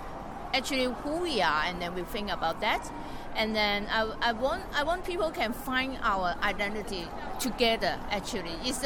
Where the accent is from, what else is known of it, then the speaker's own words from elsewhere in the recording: Hong Kong; English is a second language; and I'm from Hong Kong.